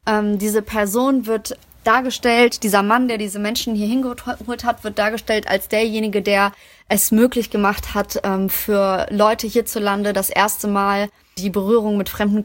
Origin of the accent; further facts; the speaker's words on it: Germany; so Bro, meine Heimat ist Deutschland, so weißt du, was ich meine?